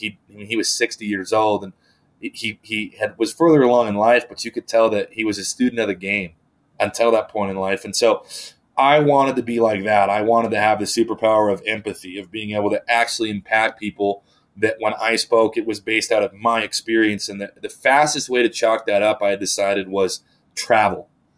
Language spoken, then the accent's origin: English; Ogden, Utah, United States; even though I was from Utah. Wasn't from Provo All-Star area. I was up north more in Ogden is what my town's called.